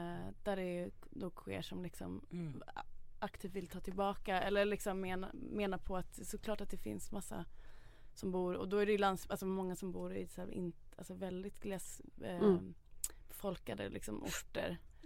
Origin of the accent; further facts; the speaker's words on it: Stockholm, Stockholm County, Sweden; Och jag är uppvuxen i Stockholm